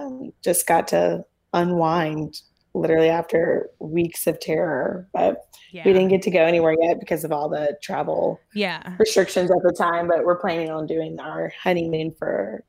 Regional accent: Louisiana, United States; And like, so we're both from Louisiana. So we've done hurricanes.

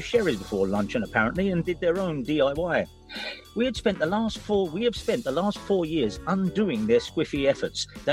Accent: Deptford, London, United Kingdom; Then again, I grew up in Deptford and very few feed bags apart from Potter's horses would have been about.

